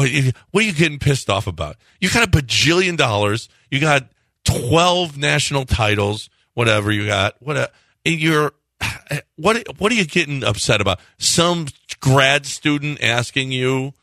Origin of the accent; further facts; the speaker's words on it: Lafayette, Louisiana, United States; I mean, I like spicy, just like I'm from Lafayette.